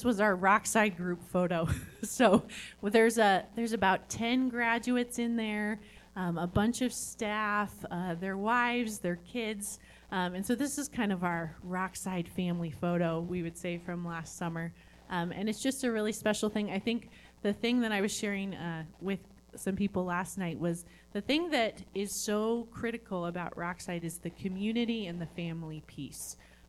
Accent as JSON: {"language": "English", "town": "Etna", "region": "California", "country": "United States", "said": "And we are from Scott Valley, or Etna, California, which feels very similar here to Garden Valley."}